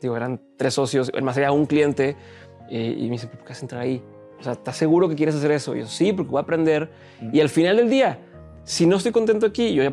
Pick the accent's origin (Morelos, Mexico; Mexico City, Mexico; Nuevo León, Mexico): Nuevo León, Mexico; Monterrey; De aquí de Monterrey. Yo soy aquí de Monterrey